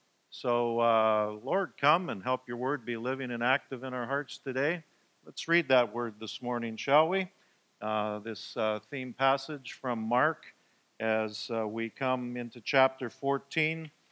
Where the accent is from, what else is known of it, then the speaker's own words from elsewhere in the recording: Edmonton, Alberta, Canada; For me, I have great memories of the family table. I was raised in Edmonton.